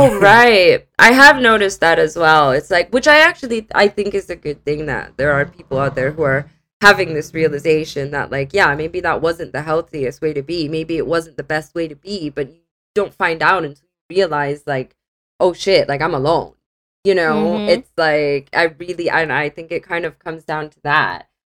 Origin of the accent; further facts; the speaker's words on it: United States; now in United Kingdom; I mean, I'm speaking as an American, but also like I live in the UK